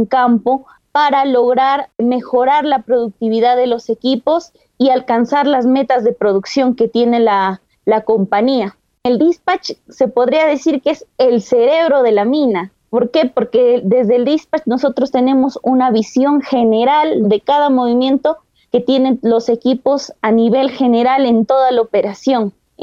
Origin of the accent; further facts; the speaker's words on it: Cajamarca, Peru; Yo soy de Cajamarca. Cajamarca es una región minera